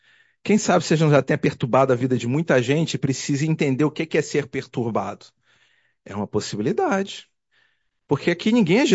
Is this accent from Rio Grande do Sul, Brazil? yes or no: no; Rio de Janeiro, Brazil; Eu sou cria da Zona Sul, nasci no asfalto, fui criado em prédio, hoje sou residente da Rocinha.